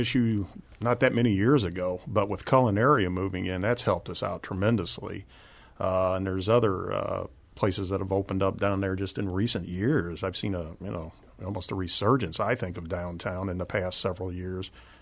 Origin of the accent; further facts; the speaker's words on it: Illinois, United States; I was born and raised in Illinois, so we go to Fairview Heights.